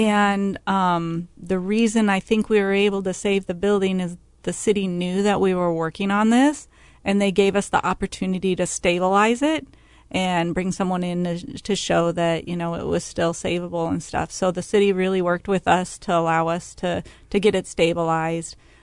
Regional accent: Ames, Iowa, United States; I grew up in Ames, Iowa, so he would take me to, like, the Nutcracker when I was little.

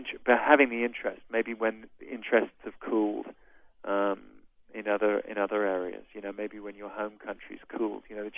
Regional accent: Birmingham, West Midlands, United Kingdom; also born or lived in London; I grew up in Birmingham. I lived and worked mostly in London.

